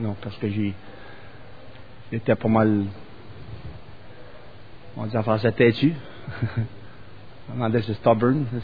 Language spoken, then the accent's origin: French; Hartford, Connecticut, United States; Je suis de Hartford, Connecticut. Et je parle français